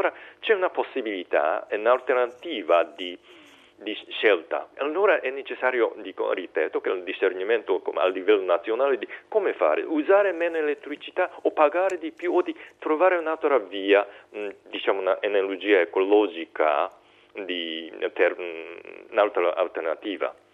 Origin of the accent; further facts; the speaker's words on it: Ofunato, Iwate, Japan; Italian is a second language; nella mia parrocchia da dove vengo, di Ofunato